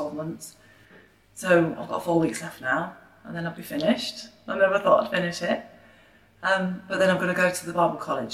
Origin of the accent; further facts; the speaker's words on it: Wandsworth, London, United Kingdom; 36, and I grew up in Wandsworth.